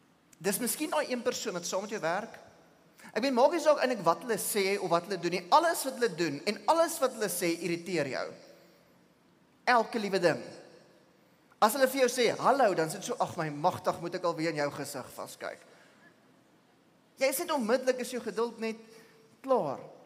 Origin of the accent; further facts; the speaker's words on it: Pretoria, Gauteng, South Africa; ek het groot geword in Pretoria, my ma het my leer bestuur binne in die middestad van Pretoria